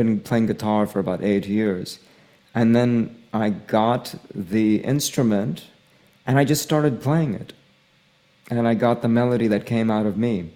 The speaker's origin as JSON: {"language": "English", "region": "Midwest", "country": "United States", "tie": "born or raised there", "said": "And then also then growing up in the States and the Midwest and listening to hard rock and heavy rock"}